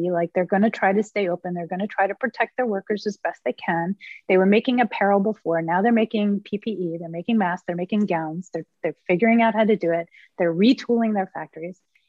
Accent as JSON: {"language": "English", "town": "Philadelphia", "region": "Pennsylvania", "country": "United States", "said": "I'm from Philly"}